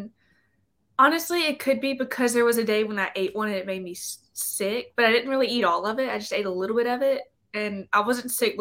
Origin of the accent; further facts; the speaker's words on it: Vicksburg, Mississippi, United States; Mm-hmm. I'm from Vicksburg.